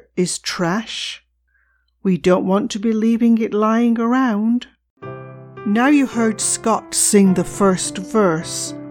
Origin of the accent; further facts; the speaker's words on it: England, United Kingdom; when I was growing up in England.